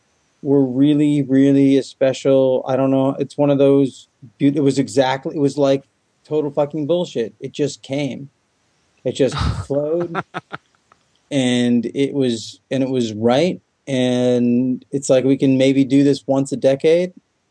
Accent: United States; I've been in exile from America. As an American, you see me as being an exile.

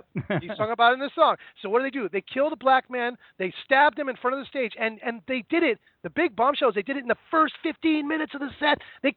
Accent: New England, United States; 1975, when I was like 5 or 6 years old, my friend's, his house was right up against the woods in my hometown in New England.

